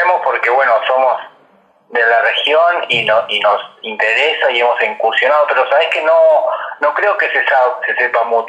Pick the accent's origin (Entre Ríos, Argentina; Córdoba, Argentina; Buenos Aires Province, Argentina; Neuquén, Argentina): Neuquén, Argentina; moved away as an adult; Yo soy de Neuquén, vine a estudiar cine en el 99, 2000 más o menos, y ahí ya me quedé